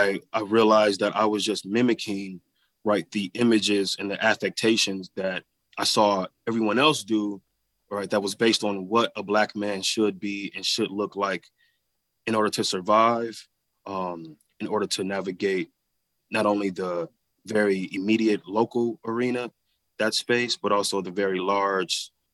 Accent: Flint, Michigan, United States; Growing up in Flint, I've had so many ups and downs, so many ambivalent moments.

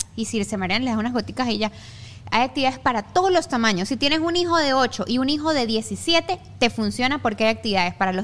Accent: Tarija, Bolivia; born there; Porque yo nací en Tarija.

